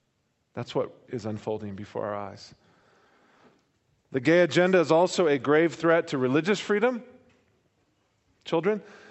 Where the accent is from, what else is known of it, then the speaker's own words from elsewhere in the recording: Bible Belt, United States; like where I grew up in the Bible Belt of America that had nice Christian sort of ethos.